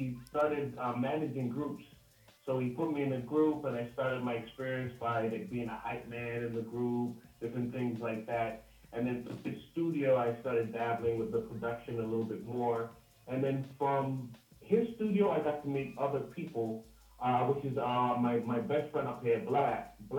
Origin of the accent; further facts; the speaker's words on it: New York, United States; also born or lived in Jamaica / Washington, D.C.; Like, I was raised in New York. So even before New York was Jamaica as a kid with my grandmother. My grandmother raised me for a bit in Jamaica. Then I went to Washington, D.C.